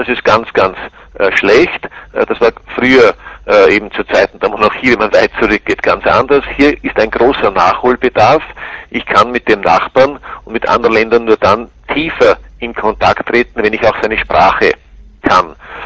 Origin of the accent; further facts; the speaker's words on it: Austria; ich sage das als Österreicher